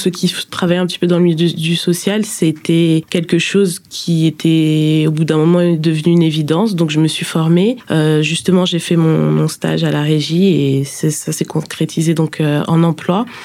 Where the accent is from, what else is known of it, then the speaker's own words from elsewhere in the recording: Saint-Denis, Île-de-France, France; Je suis née à Saint-Denis, j'ai grandi à Saint-Denis, j'ai fait mes études à Saint-Denis.